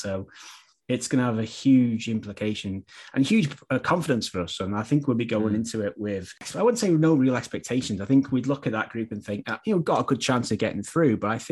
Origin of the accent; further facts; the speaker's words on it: Wales, United Kingdom; And I hate to say that as a Welshman.